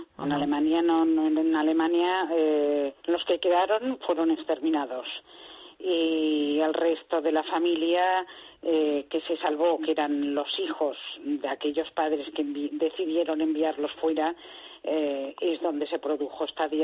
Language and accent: Spanish; Barcelona, Catalonia, Spain; born there; había el origen judío de nuestra familia. Yo nací en Barcelona y fui educada como católica.